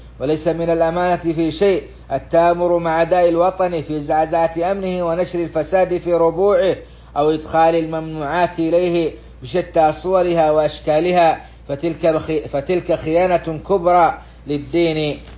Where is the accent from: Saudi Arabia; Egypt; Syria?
Saudi Arabia; بلادنا السعودية